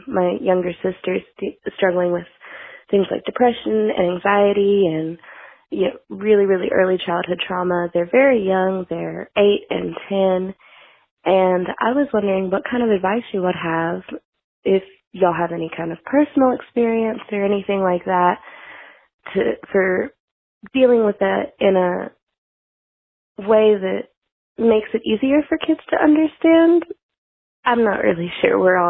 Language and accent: English; Tennessee, United States; I'm from Tennessee, and I had a question for y'all about mental illness in kids.